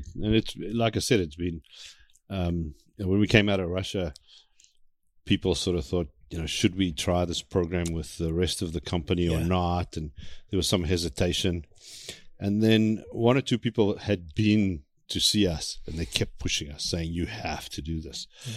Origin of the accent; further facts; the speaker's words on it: South Africa; moved away as an adult; I grew up in South Africa, hence the accent. I haven't been able to shake it.